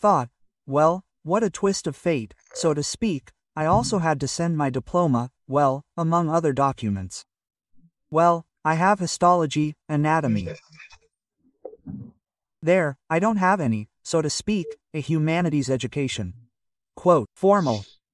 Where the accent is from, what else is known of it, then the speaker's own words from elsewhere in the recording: Russia; I said, I'm from Russia.